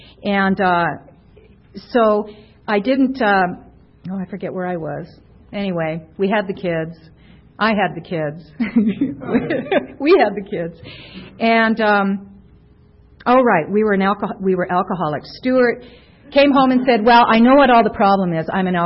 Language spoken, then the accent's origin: English; Canada; now in United States; And he's from Scotland, I'm Canadian, and, you know, we ended up in Tucson, of all places.